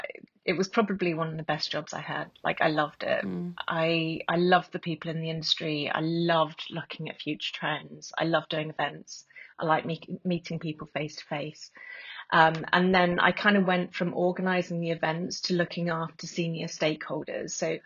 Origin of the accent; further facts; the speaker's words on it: Bristol, South West England, United Kingdom; I grew up in Bristol. I hated my accent.